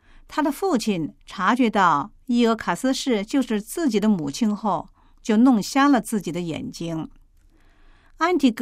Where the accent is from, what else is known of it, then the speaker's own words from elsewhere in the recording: China; 自然法律这观念对我们中国人来说是极其生疏的